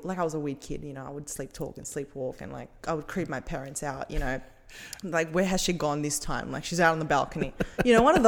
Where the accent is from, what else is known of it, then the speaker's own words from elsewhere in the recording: Athens, Attica, Greece; Like, hey, I'm from Athens. Like, you know, whatever. Don't tell me about dirty cities.